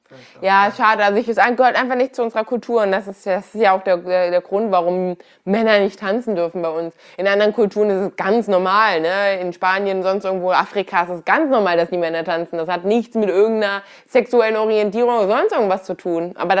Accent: Kassel, Hesse, Germany; ich komme aus Deutschland, bin auch hier groß geworden.

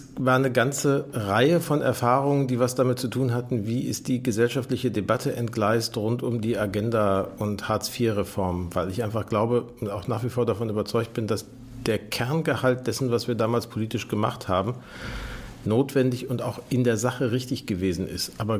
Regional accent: North Rhine-Westphalia, Germany; Ich bin im Ruhrgebiet aufgewachsen.

